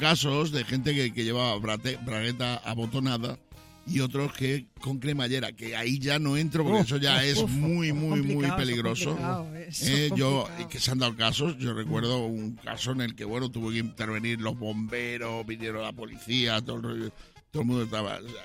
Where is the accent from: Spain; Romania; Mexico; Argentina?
Spain; Badajoz, Extremadura; Yo soy de Badajoz, en concreto, pero vamos.